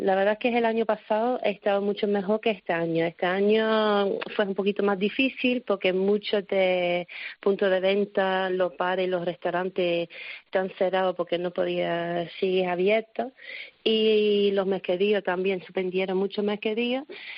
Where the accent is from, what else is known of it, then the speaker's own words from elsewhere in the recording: England, United Kingdom; Spanish is a second language; now in Spain; Vale, inglesa.